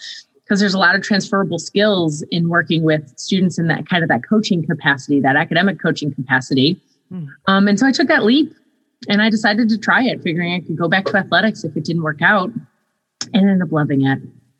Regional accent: Buffalo, New York, United States; And I'm from Buffalo, New York. And so I was like, okay, I'll move back home.

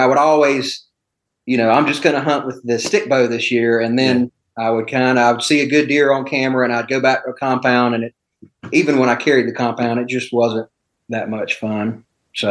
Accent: North Carolina, United States; I grew up in North Carolina also, been hunting my entire life.

